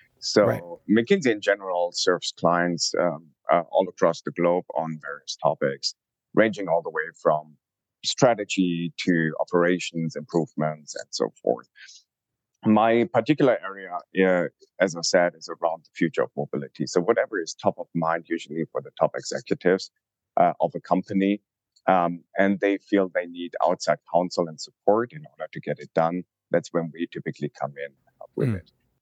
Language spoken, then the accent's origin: English; Munich, Bavaria, Germany; moved away as an adult; now in United States; originally I was born in Munich, and that's where I grew up and then went to college. And then about 10 years back, I came here to the U.S.